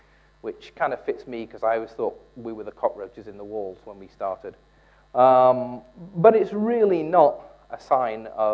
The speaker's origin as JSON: {"language": "English", "region": "England", "country": "United Kingdom", "said": "Being English, of course, I'm very good at that."}